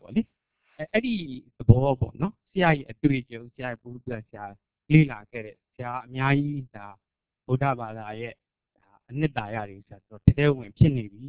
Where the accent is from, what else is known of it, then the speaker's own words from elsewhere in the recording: Shan State, Myanmar; also born or lived in Mandalay; ကျွန်တော်ရှမ်းလူမျိုးပါဒါပေမဲ့ကျွန်တော်မန္တလေးမှာကျွန်တော်ကျောင်းပြီးပါတယ်